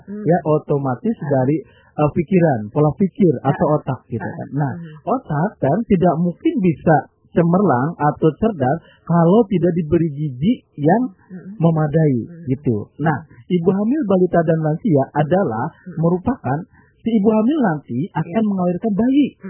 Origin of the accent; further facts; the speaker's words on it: Subang, West Java, Indonesia; Maaf, di kampung saya, kampungnya ini.